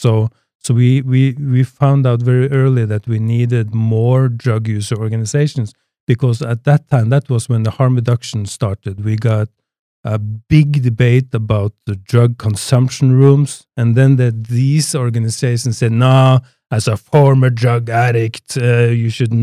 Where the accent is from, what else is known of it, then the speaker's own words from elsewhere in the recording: Norway; English is a second language; I come from Norway.